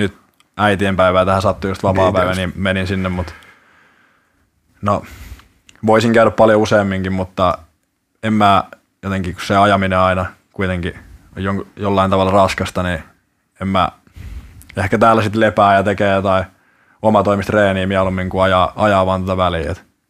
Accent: Hämeenkyrö, Pirkanmaa, Finland; also born or lived in Naantali; Silloin kun synnyin Tyksissä. No en mä ihan hirveän kauan täällä ehtinyt asua. Joku 8-9 kuukautta ehkä. Sitten muutettiin Hämeenkyrön tuonne Tampereen lähelle.

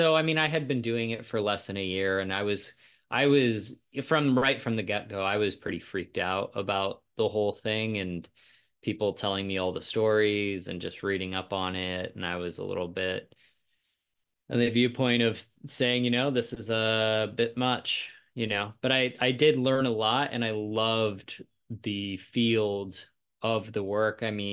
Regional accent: Whitefish, Montana, United States; I'm originally from Whitefish, Montana. It's a very small town up north, about 3 hours away from Canada.

